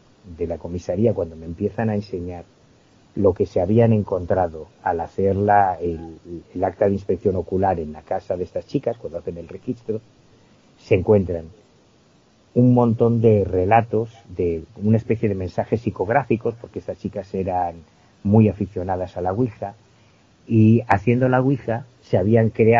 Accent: A Coruña, Galicia, Spain; yo soy de La Coruña, vivo en La Coruña

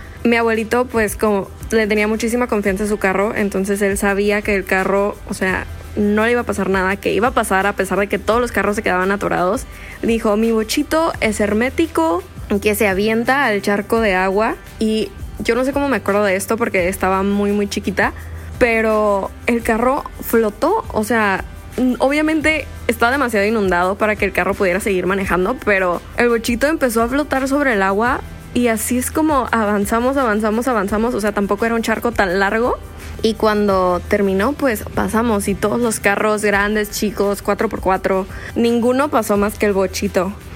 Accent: Tijuana, Baja California, Mexico; yo soy de Tijuana y aquí pues no están acostumbrados a que llueva tanto y pues se inunda la ciudad bien feo.

